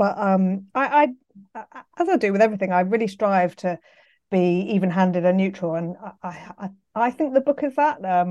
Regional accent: London, United Kingdom; I'm from London. So I went to school, Pimlico School, just down the road.

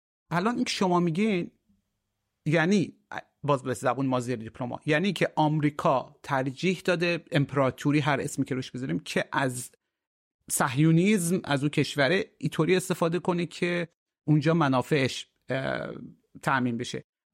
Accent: Iran; حتی به عنوان یک ایرانی که از منطقه میام

